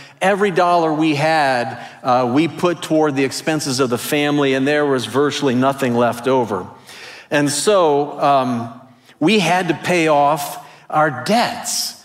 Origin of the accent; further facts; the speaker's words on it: Cincinnati, Ohio, United States; also born or lived in Chicago; We moved back home from Chicago, back to Cincinnati, with nothing, virtually nothing in the bank